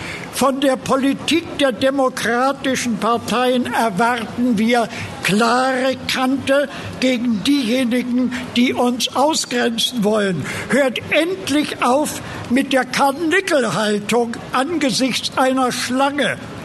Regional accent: Hamburg, Germany; Als Hamburger hoffen wir auf die Fertigstellung des Denkorts sexuelle und geschlechtliche Vielfalt

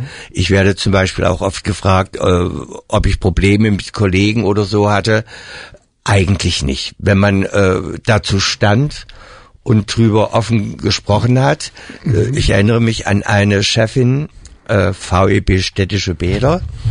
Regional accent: Eilenburg, Saxony, Germany; also born or lived in Leipzig; ich bin in der DDR aufgewachsen. Eilenburg in der Tat eine sogenannte Kreisstadt. Weiß gar nicht, wie viele tausend Einwohner. Und als ich 18 geworden bin, bin ich dann nach Leipzig gezogen.

